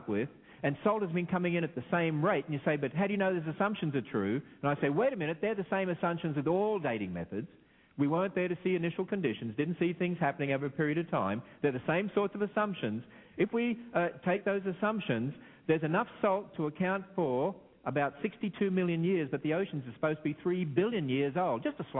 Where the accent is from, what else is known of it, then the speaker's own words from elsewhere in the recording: Australia; my home country in Australia.